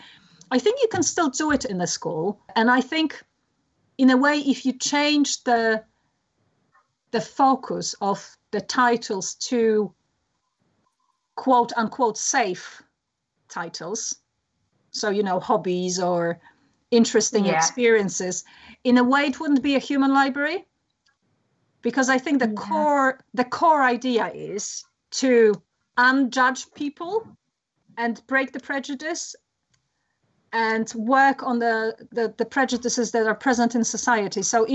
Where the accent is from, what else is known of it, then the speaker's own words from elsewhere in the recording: Poland; So I'm from Poland.